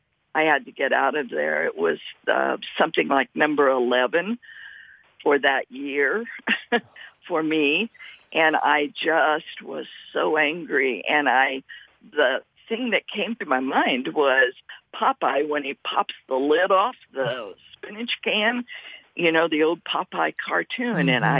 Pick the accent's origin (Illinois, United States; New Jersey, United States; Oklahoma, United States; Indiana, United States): Indiana, United States; Indianapolis; born or raised there